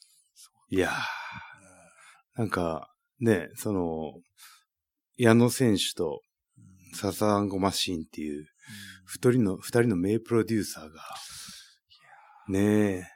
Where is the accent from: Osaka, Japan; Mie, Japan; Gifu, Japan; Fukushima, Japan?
Gifu, Japan; Ogaki; 僕のふるさと大垣と。